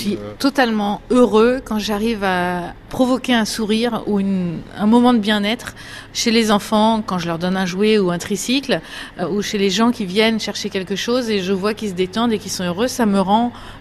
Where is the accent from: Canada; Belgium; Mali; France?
France; Auvergne-Rhône-Alpes; moved away as an adult; now in Germany; Ah ben moi je suis française, auvergnate, et donc ça fait une vingtaine d'années que j'habite en Allemagne.